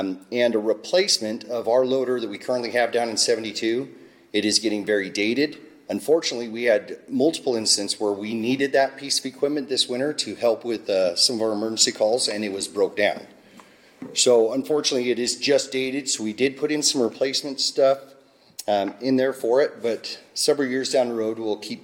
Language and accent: English; Nevada, United States; I'm born and raised in Nevada, but I'm not a gambler